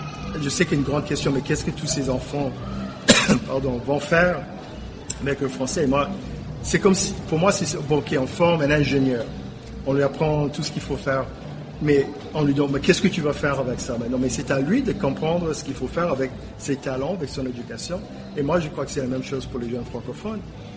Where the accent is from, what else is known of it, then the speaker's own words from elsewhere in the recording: Canal Yankee, Louisiana, United States; Donc c'est là où j'ai été élevé à Canal Yankee.